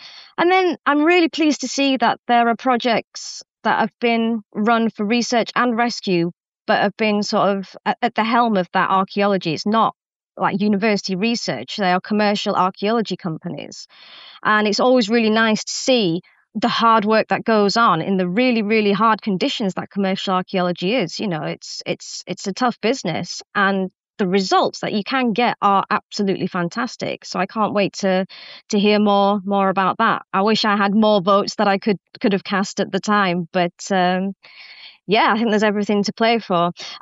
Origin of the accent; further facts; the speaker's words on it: Yorkshire and the Humber, United Kingdom; I mean, I have to say, the Melsonby Hoard, as a Yorkshire girl, I mean, what a fantastic site, find.